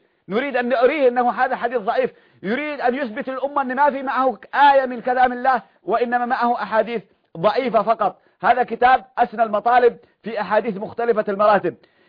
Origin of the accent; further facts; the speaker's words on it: Yemen; ان رجلا عندنا في اليمن ذهب يبيع كبشا في السوق